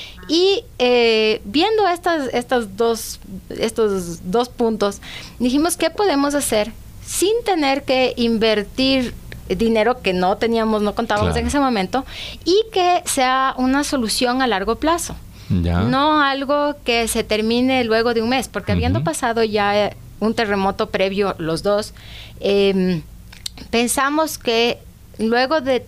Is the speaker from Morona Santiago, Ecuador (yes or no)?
no; Quito, Pichincha, Ecuador; Yo soy quiteña